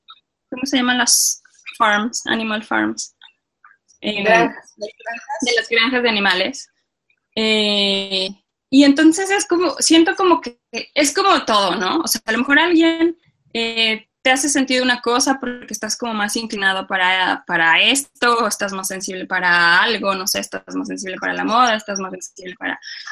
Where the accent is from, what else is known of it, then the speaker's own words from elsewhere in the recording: León, Guanajuato, Mexico; yo soy de León, entonces, donde comemos muchísima carne, es la industria del calzado, o sea, todo vivimos de piel, chamarras de piel